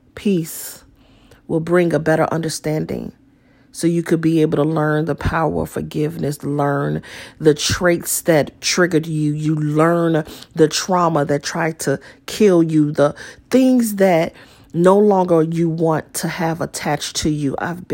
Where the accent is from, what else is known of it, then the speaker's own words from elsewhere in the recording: Chicago, Illinois, United States; born and raised in Chicago, raised by a single parent